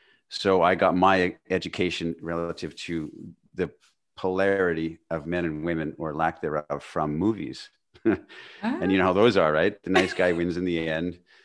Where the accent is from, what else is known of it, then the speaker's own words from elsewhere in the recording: Canada; I was born and raised in Northwestern Canada in the wilderness, basically.